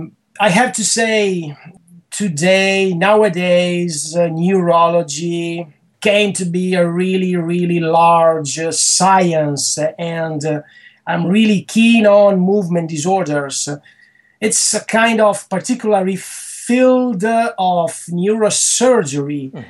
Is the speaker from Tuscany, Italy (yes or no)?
no; Bologna, Emilia-Romagna, Italy; English is a second language; I was born in Bologna, as I said. There I got my childhood, my adolescence, and afterwards my medium and high school. Also, I got there my 6 years bachelor degree